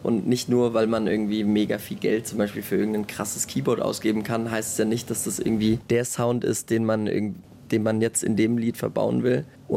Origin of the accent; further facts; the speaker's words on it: Berlin, Germany; Ich komme aus Berlin.